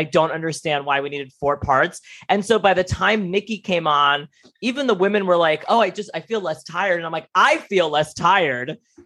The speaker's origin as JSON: {"language": "English", "town": "Brooklyn", "region": "New York", "country": "United States", "tie": "born or raised there", "said": "Well, it's a great place. It's honestly a great place to grow up."}